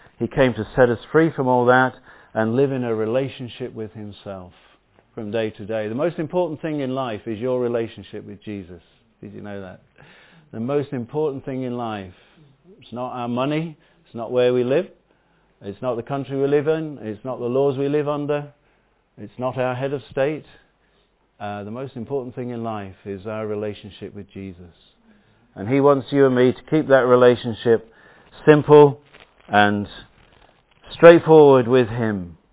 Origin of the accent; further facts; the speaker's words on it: Burton upon Trent, West Midlands, United Kingdom; I was walking around my hometown, Burton-on-Trent, with a group of Christians carrying banners with the gospel on these banners.